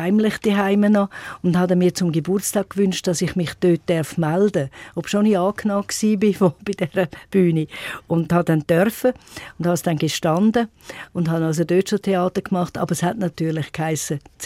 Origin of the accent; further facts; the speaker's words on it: Zurich, Switzerland; Und ich bin dann zuerst in Albisrieden und nachher am See oben. Meine Eltern hatten noch ein Restaurant. Bin ich dort oben noch aufgewachsen und in die Schule bis dann noch zur Konfirmation.